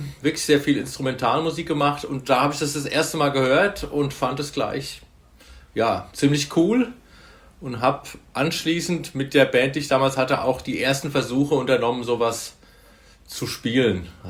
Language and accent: German; Bingen, Rhineland-Palatinate, Germany; now in Wiesbaden, Germany; 1970 geboren. Aufgewachsen in der Nähe von Bingen und wohne seit 2000, glaube ich, in Wiesbaden